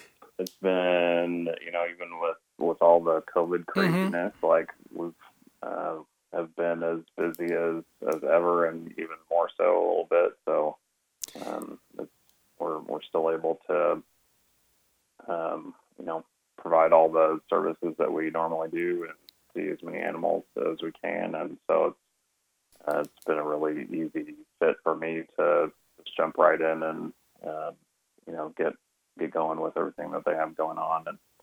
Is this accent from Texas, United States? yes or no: yes; Texas, United States; So I grew up in Texas and have been living in Texas ever since we graduated from vet school, but I've always had family up here.